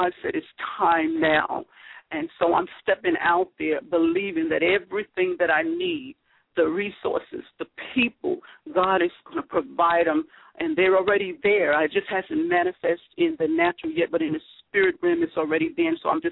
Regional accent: Bronx, New York, United States; now in Virginia, United States; I hail from New York, Bronx, New York. Prior military, wind up here in Virginia after getting out for service.

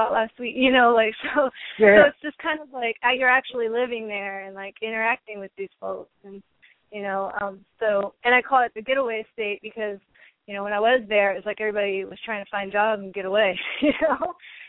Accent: Ohio, United States; It's just I'm from Ohio. And so Ohio, you know, is kind of hurting right now in general, but especially areas like Toledo and, you know, certain areas that I grew up going to a lot

